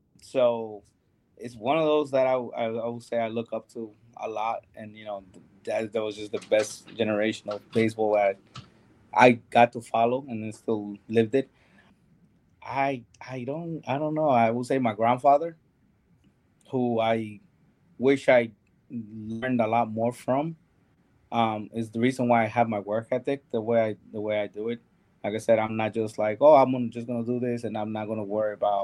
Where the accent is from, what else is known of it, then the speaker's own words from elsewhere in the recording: New York, United States; And obviously, like I said, as a New Yorker, a Yankee fan.